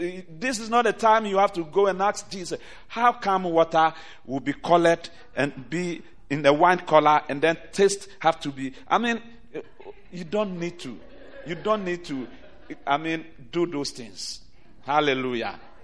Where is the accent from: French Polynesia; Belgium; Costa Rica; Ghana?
Ghana; now in United States; One thing with where I am coming from Ghana, what I like from them is that we just take the simple word the way it is written and we act on it.